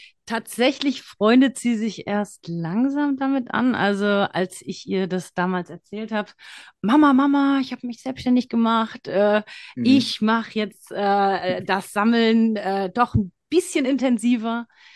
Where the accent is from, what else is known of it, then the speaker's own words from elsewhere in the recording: Frankfurt, Hesse, Germany; Also ich bin eine typische Frankfurterin, immer schon in Frankfurt gelebt, war noch nie weg. Ich habe mal zwischenzeitlich ganz kurz in Thailand gelebt, aber offiziell immer Frankfurterin gewesen.